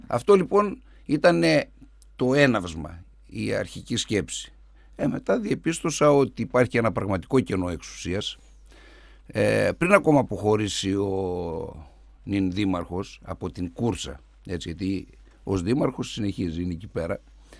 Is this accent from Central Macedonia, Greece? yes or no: yes; Thessaloniki, Central Macedonia, Greece; Όλη μου η διαδρομή είναι η Θεσσαλονίκη. Γεννήθηκα, μεγάλωσα, τέταρτο γυμνάσιο στα Λεμονάδικα, οδό Συγκρού. Και Πανεπιστήμιο του Πολυτεχνείου Θεσσαλονίκης